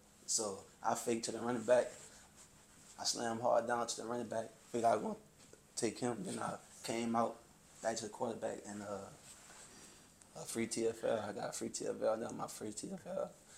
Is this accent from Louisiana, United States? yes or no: yes; New Orleans, Louisiana, United States; My dad, you know, I'm from New Orleans, and they had Hurricane Katrina, and most of my family had moved out there after that.